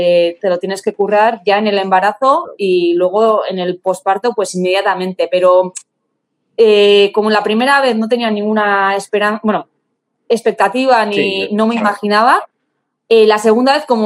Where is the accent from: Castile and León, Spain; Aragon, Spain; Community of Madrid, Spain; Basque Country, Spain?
Basque Country, Spain; Bilbao; que se disputaba en Bilbao, que es de donde yo soy